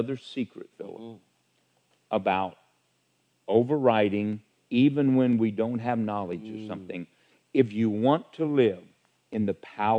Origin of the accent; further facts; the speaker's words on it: Sidney, Ohio, United States; Tell me, oh, you're from the South. Amen. No, I'm from Sydney, Ohio.